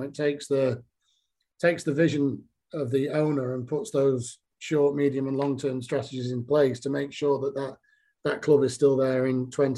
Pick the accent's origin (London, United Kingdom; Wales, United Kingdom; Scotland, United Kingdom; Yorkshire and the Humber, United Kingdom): Wales, United Kingdom; being a Welsh under 21, and also, you know, getting to be involved in the European Cup Winners' Cup, because back then, if you won the Welsh Cup, you qualified for Europe.